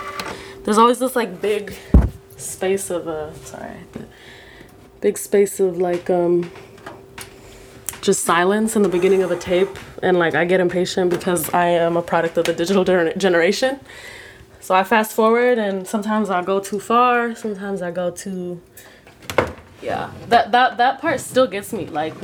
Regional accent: United States; my experiences being, you know, Sudanese and growing up in the States

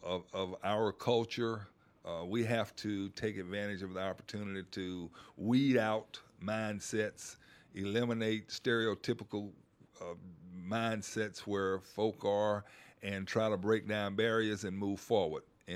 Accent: Kentwood, Louisiana, United States; I understood based on the time, the circumstances, and where I grew up in Kentwood.

